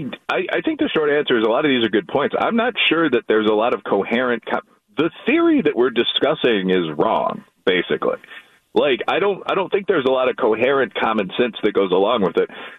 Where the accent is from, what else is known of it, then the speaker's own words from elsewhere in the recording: Charlestown, Massachusetts, United States; growing up in Charlestown, I mean, the things I saw, the ethnic violence between our schools